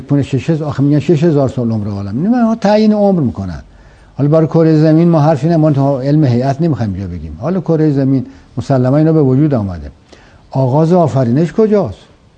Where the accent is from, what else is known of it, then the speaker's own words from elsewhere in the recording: Isfahan, Iran; ما که اهل اصفهانیم، رودخانه زاینده رو که سابقه آب داشته، حالا متاسفانه نداره